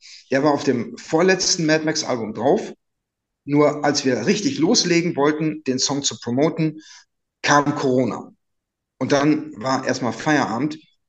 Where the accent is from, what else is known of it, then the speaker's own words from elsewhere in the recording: Münster, North Rhine-Westphalia, Germany; Detlef und ich, wir kommen ja beide aus Münster